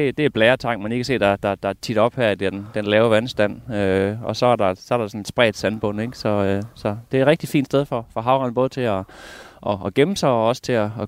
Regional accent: Central Denmark Region, Denmark; jeg bor mit det sted jeg voksede op over ved Bæktrovi, som ikke ligger så langt herfra

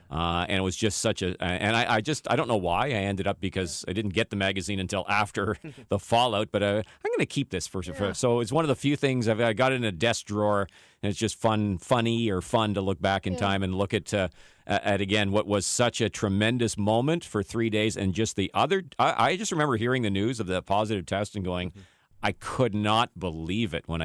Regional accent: Canada; I just remember it was a moment of incredible pride as a Canadian.

